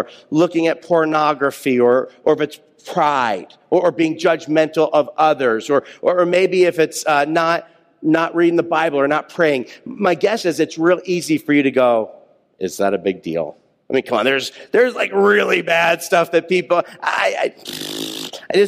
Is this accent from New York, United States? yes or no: yes; Buffalo, New York, United States; I'm from Buffalo, New York.